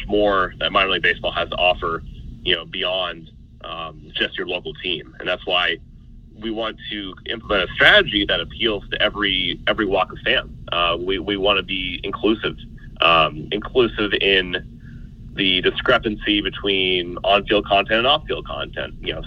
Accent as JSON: {"language": "English", "town": "Columbus", "region": "Ohio", "country": "United States", "tie": "born or raised there", "said": "You know, I grew up in Columbus, Ohio, so I love going to Columbus Clippers games."}